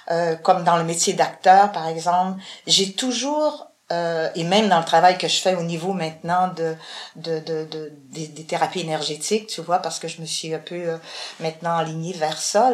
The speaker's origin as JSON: {"language": "French", "town": "Chicoutimi", "region": "Quebec", "country": "Canada", "tie": "born or raised there", "said": "moi, je viens du Saguenay, de Chicoutimi. Je suis née à Chicoutimi. J'y ai vécu jusqu'à l'âge de 6 ans, 7 ans, 7 ans et demi, en fait, en deuxième année. En plus, après, j'ai déménagé à Chicoutimi-Nord"}